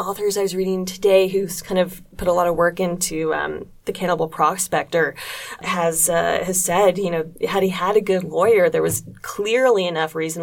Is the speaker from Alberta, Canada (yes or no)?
no; Montreal, Quebec, Canada; also born or lived in Toronto; I was born and raised in Toronto. And then when I was about 5 or 6, we moved to Montreal. So that was the very early 90s.